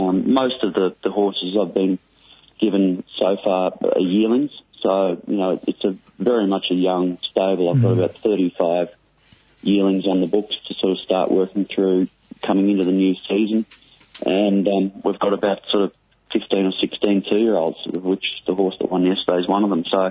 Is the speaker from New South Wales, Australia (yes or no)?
yes; Sydney, New South Wales, Australia; born there; also born or lived in Melbourne / Singapore; I was born in Sydney and haven't lived here for a very long time, but I was keen, having lived away from Melbourne in Singapore for 8 years, I was keen to sort of give somewhere else a go rather than moving back to Melbourne.